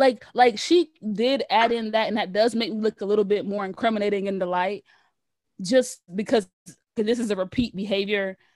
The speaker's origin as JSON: {"language": "English", "region": "South Carolina", "country": "United States", "tie": "born or raised there", "said": "like, baby, I grew up in Low Country, South Carolina."}